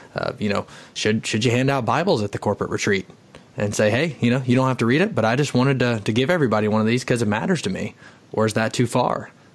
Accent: the South, United States; I'm from the South, right? So not a great sermon unless there's an altar call at the end of it.

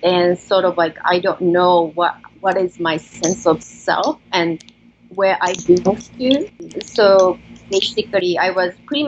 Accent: Japan; now in United States; Yes, I was born and raised in Japan. And so I am Japanese, purebred, but half of my life in the state is so sort of like Japanese American.

